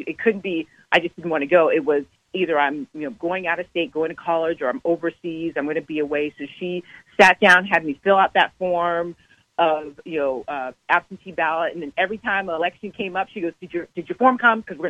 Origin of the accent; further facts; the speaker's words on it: San Rafael, California, United States; And so we moved to San Rafael in Marin County. So I grew up in Marin and in San Rafael.